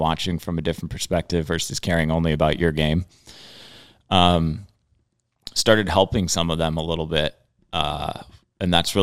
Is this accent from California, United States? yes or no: no; Winona, Minnesota, United States; Got into coaching pretty much when I was in college. I'm from Winona, Minnesota.